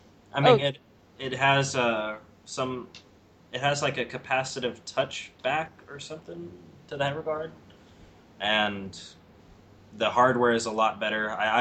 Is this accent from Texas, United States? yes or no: yes; Texas, United States; But I was from Texas, so I was, you know, very different from them.